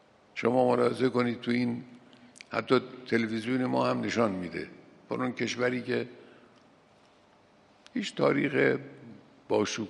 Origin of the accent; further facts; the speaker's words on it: Khorasan, Iran; حالا من چون خودم خراسانی هستم، با این دو شهرم آشنا هستم